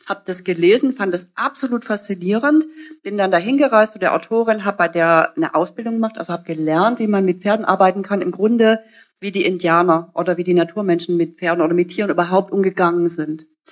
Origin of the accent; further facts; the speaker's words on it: Bad Mergentheim, Baden-Württemberg, Germany; Ich komme ja hier aus Baden-Württemberg, ich komme aus Baden-Mergentheim ursprünglich.